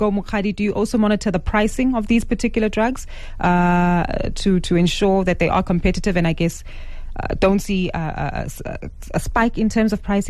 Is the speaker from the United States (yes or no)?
no; South Africa; And can we check this as South African consumers who might visit dietitians, healthcare providers